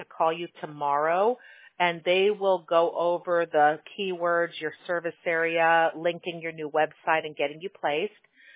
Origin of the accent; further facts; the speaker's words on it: Midwest, United States; I don't think after growing up in the Midwest that I'd ever want to live, you know, far from the beach again